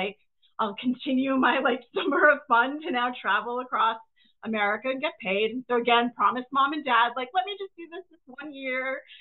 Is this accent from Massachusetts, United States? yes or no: yes; Holland, Massachusetts, United States; I'm from Massachusetts originally, from a really small town called Holland, Mass, that nobody usually has ever heard of. It's central Massachusetts.